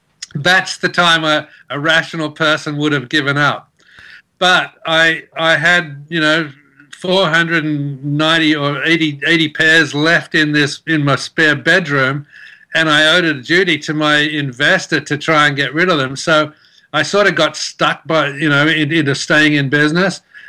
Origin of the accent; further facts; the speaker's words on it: Western Australia, Australia; because I was from Western Australia